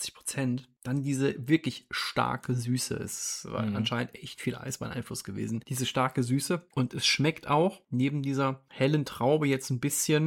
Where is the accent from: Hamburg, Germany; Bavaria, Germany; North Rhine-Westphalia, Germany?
North Rhine-Westphalia, Germany; denn ich komme ja aus dem Siegerland. Und das Siegerland ist nicht allzu groß, hat aber eine gesunde Kneipenkultur.